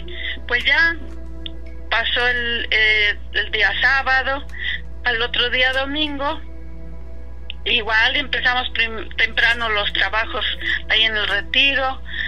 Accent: Huatusco, Veracruz, Mexico; Llamé a mi mamá que vivía allá en el estado de Veracruz, se llama mi pueblo Huatusco.

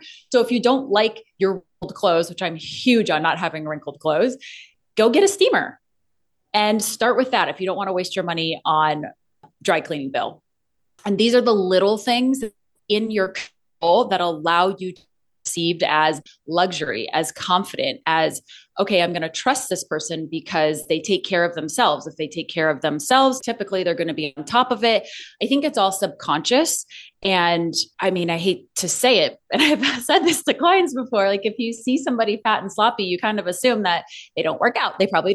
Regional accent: Scottsdale, Arizona, United States; If when I'm in Arizona, because I also sell there, I'm from Scottsdale.

